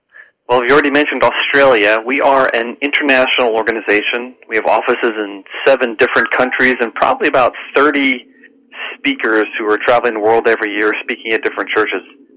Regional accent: Hampton Bays, New York, United States; also born or lived in Setauket; Yeah, I grew up in Hampton Bays, though. And we went to church all my life

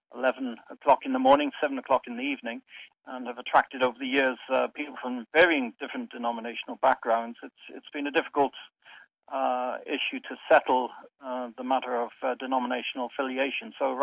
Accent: Wales, United Kingdom; born there; I was born in Wales, in the southwest corner, a beautiful county called Pembrokeshire.

